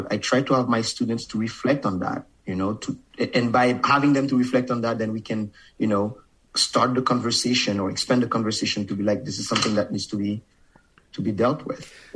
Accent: Haiti; first language Haitian Creole; my mother tongue is Creole, and then I speak French. Like it's kind of a secondary. Like the first language that I spoke was Creole, and that's my mother tongue.

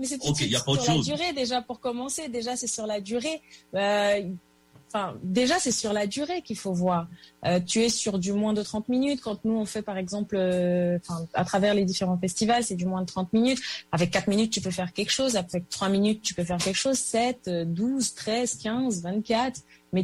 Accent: Chad; moved away as an adult; now in France; Moi, je suis née, j'ai grandi au Tchad. Je suis venue en France pour m'y installer, on va dire, à l'âge de 35 ans

